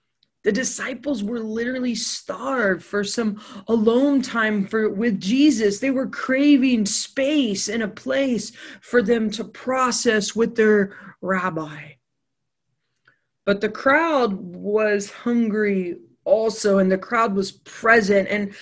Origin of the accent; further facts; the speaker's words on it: United States; as a teacher, as an American, as a wife, as a mom, as a sister